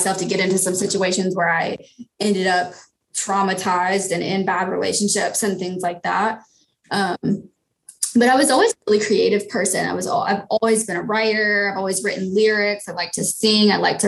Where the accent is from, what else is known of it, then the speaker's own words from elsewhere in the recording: Shepherdsville, Kentucky, United States; So, I'm from Louisville, Kentucky. Actually, just south of Louisville, Kentucky, Shepherdsville, Kentucky, which is like a tiny little country hole-in-the-wall town.